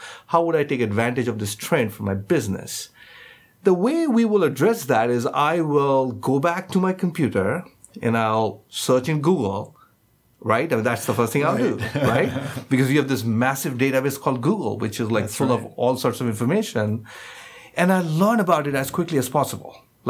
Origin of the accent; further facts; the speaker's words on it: India; moved away as an adult; now in United States; My background, I grew up in India. I did my undergrad from IIT. Indian Institute of Technology in Bombay. Worked there for a few years